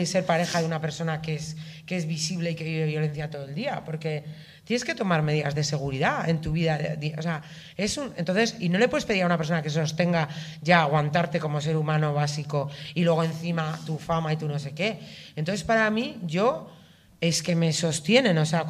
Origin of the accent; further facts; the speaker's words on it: Bilbao, Basque Country, Spain; yo soy hija sola … soy de Bilbao y soy asmática.